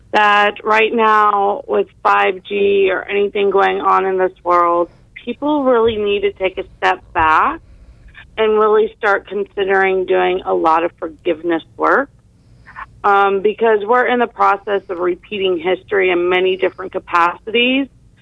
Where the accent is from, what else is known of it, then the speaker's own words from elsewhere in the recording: Clearwater, Florida, United States; now in Knoxville, United States; Well, now I'm in Knoxville, Tennessee, but I'm originally from the Clearwater, Florida area.